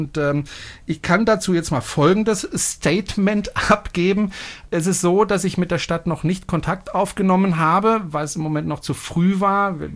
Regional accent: France; German is a second language; ich bin Franzose

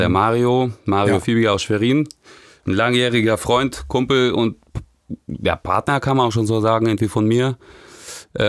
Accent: Russia

